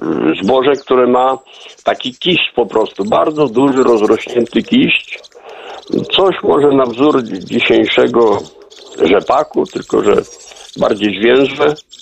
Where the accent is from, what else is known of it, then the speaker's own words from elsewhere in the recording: Potok Wielki, Lublin Voivodeship, Poland; ja pochodzę ze wsi, spod Janowa Lubelskiego, Potok Wielki